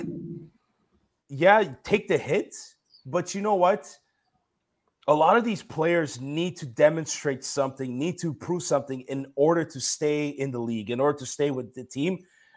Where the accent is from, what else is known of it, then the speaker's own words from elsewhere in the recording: Canada; as a Canadian and hockey fan, my God, like my childhood was being able to play some ODR.